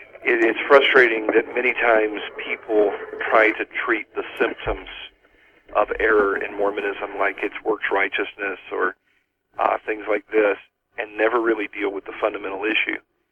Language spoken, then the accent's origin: English; the South, United States; accent: Southern; I'm from the South, so sometimes I'll put on my Southern accent a little thicker